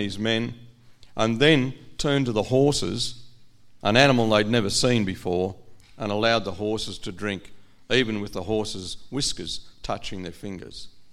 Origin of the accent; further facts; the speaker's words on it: Australia; that story had been withheld from me as an Australian. Not just as an Aboriginal person, but as an Australian.